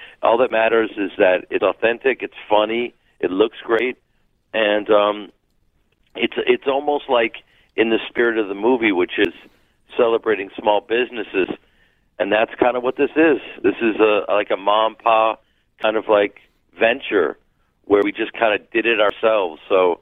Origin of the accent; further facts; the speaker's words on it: Chicago, Illinois, United States; I grew up in Chicago in a theater family, and we're Jewish, but we're a very liberal family.